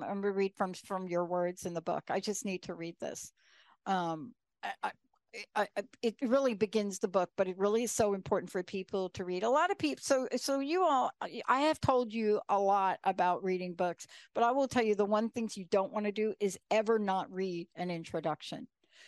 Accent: New York City, New York, United States; now in Boston, United States; I grew up in New York.

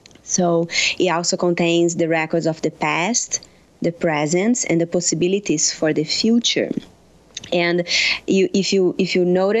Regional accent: Brazil; now in United States; So I'm originally from Brazil, like we just said, and I moved to the United States about 16 years ago.

